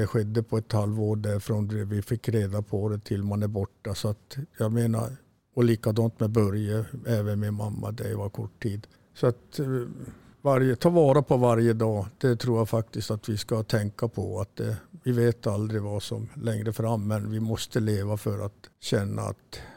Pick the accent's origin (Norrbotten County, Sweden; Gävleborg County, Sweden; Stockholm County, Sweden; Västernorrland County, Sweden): Norrbotten County, Sweden; Kiruna; som Kirunabo dessutom så borde man ju dricka kaffe